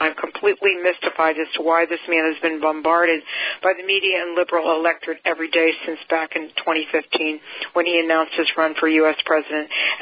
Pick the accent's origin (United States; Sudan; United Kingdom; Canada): Canada; Admittedly, as a Canadian, this new USMCA is certainly not as beneficial as the NAFTA was for both my country and Mexico.